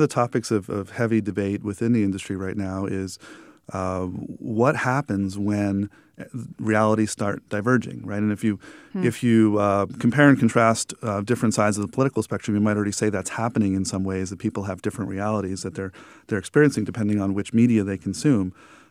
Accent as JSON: {"language": "English", "region": "New York", "country": "United States", "tie": "born or raised there", "said": "but I grew up in New York and I only went to Times Square on occasion because I didn't like the intensity of the place."}